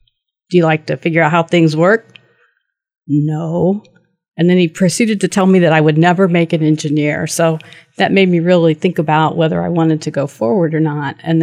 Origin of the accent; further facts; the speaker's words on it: Anderson, Indiana, United States; I grew up in Anderson, Indiana, and it was a very loving home. My father worked in a factory.